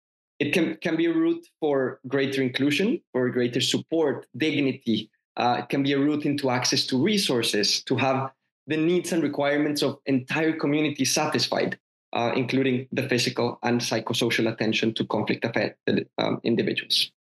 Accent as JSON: {"language": "English", "country": "Colombia", "said": "peace building in Colombia, which is my home country"}